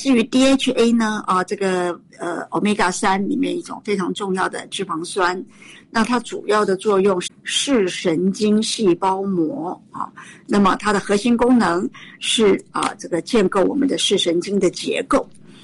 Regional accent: Taiwan; 我们在台湾，我们台湾人呢

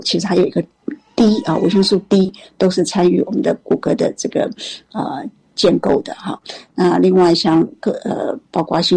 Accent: Taiwan; 以我们台湾人来讲，只要19岁以上的几乎高达74%的人缺镁

